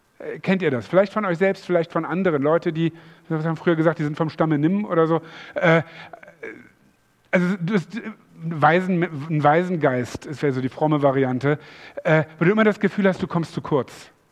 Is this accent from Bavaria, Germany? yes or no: no; Hanover, Lower Saxony, Germany; Das ist nichts Schlimmes, ich komme aus Hannover.